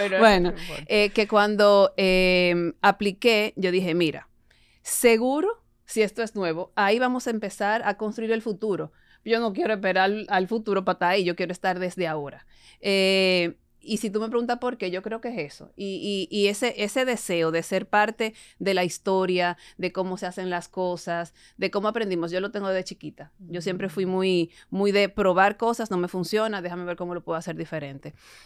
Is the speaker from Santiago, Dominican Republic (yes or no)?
yes; Santiago, Dominican Republic; Yo soy santiaguera. Mis papás son del Cibao. Mi mamá santiaguera y mi papá de La Vega. Yo soy casada, mi esposo es santiaguero, y aunque nosotros tenemos 20 y pico de años viviendo en Santo Domingo, mis hijos nacieron en Santiago.